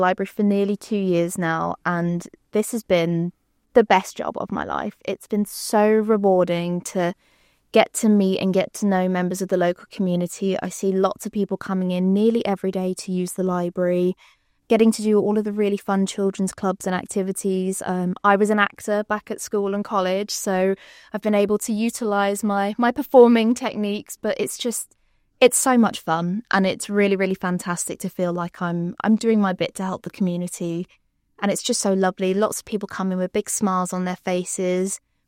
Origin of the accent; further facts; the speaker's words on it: Scotland, United Kingdom; accent: Scottish; I am obviously Scottish, my origin, as you can tell from the accent, but been living in this area for about 12 years now with my husband. He's also Scottish.